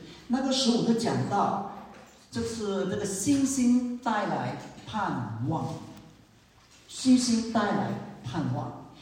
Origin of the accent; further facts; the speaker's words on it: Malaysia; 我来自马来西亚